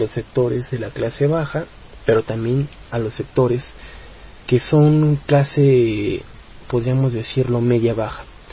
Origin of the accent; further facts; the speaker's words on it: Mexico; nosotros como mexicanos, o al menos ciertos sectores de la izquierda mexicana